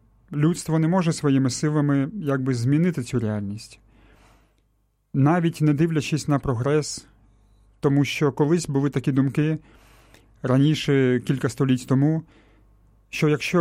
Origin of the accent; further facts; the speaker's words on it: Vinnytsia, Vinnytsia Oblast, Ukraine; і я з Вінниці, мені 39 років